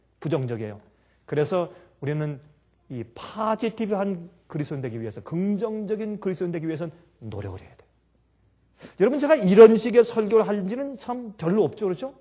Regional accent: South Korea; 우리 한국 사람들, 저도 한국 사람이고 여러분들도 한국 사람들이죠.

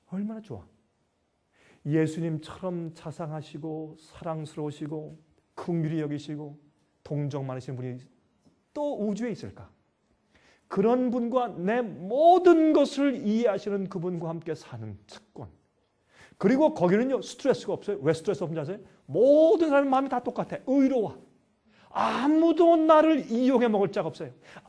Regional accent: Gyeonggi Province, South Korea; moved away; also born or lived in Busan; 한국에서 한국에 살 때 제가 어릴 때 저는 이 경기도 출신입니다. 저는 경기도에서 태어났어요. 서울 근교의 경기도 출신인데 근데 6.25 사변 나서 우리가 피난을 가가지고 제가 부산에 가서

